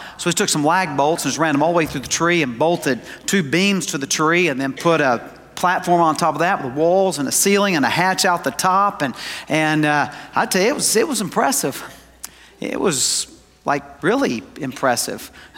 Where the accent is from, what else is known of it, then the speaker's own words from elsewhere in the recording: the South, United States; Now, you understand, I was raised in the South. I mean, there were woods everywhere